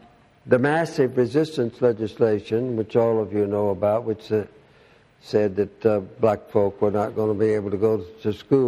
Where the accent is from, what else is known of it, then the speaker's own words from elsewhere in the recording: Alabama, United States; whereas in the Deep South, my home state of Alabama, your home state of Alabama, or Mississippi